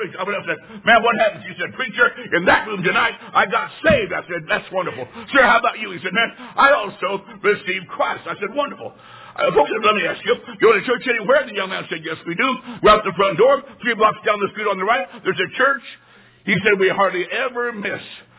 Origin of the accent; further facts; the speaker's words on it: Illinois, United States; When I was in college, I'm from Illinois.